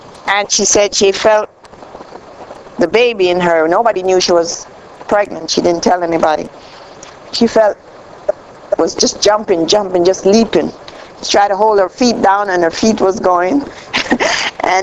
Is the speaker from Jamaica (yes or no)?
yes; Jamaica; I'm from Jamaica.